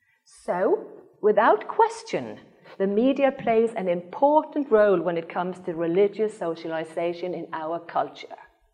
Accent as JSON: {"language": "English", "country": "Norway", "second_language": "English", "said": "Not that we come from Norway and as if we have all the answers."}